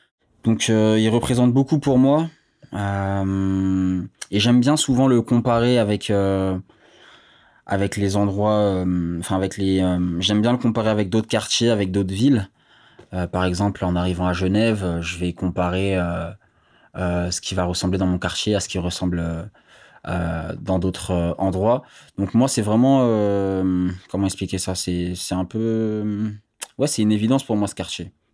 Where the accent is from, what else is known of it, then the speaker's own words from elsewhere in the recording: Paris, Île-de-France, France; Je suis né en 2000, j'ai grandi à Belleville, et j'ai rencontré tous mes amis dans ce quartier.